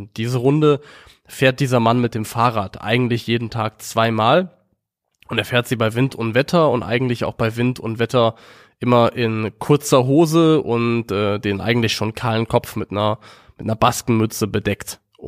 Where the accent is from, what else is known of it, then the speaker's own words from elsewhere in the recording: Eifel, Germany; Denn ich komme vom Land, ich komme aus der Eifel, aus einem sehr, sehr kleinen Dorf.